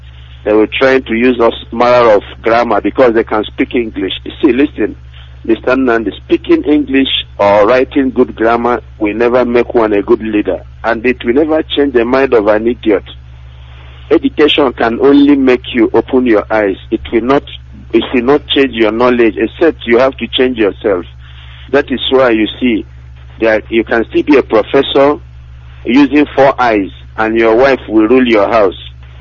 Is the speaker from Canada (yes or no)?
no; Imo, Nigeria; now in Malaysia; I'm calling from Malaysia. I'm an Imo State indigene.